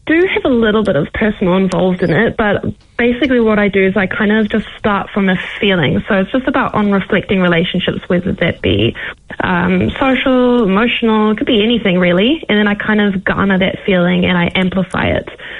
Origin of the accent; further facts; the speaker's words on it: South Africa; also born or lived in New Zealand; when I was around 5 years old, growing up in South Africa